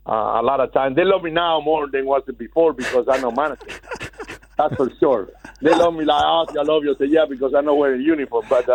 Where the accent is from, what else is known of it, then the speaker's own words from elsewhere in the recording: Venezuela; English is a second language; I come from Venezuela, bro